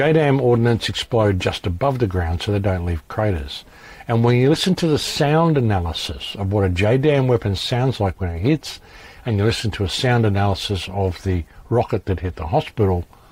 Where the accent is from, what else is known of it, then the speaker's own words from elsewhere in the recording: Australia; I'm just an Australian, you know.